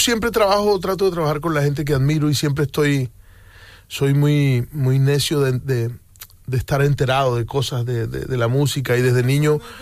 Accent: Caribbean coast, Colombia; al menos a la parte de la costa norte donde yo soy. Somos muy cálidos.

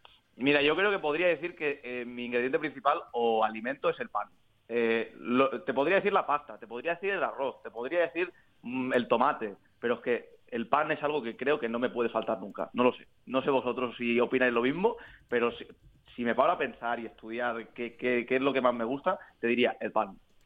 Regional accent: Barcelona, Catalonia, Spain; Soy de Barcelona, pero me ha salido ahí esa puntilla. Mis abuelos son sevillanos.

